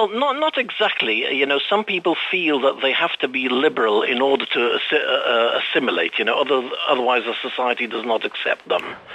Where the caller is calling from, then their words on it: Calpe, Valencian Community, Spain; from Calpe.